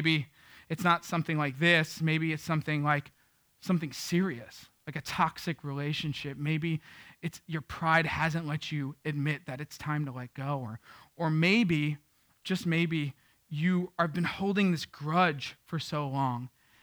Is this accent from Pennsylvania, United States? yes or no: no; Queens, New York, United States; You got to understand, I came from Queens where they would triple bag a stick of gum for you without blinking an eye.